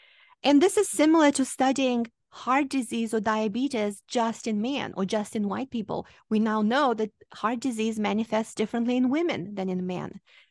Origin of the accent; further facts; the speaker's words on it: Moldova; now in United States; So I am originally from Moldova. Moldova is a country nobody in the United States had ever heard about up until about a year ago.